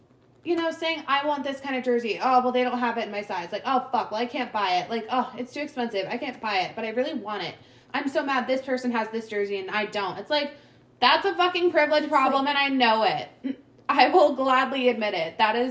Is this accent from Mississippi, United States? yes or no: yes; Mississippi, United States; I don't know actually, because like, I'm from Mississippi.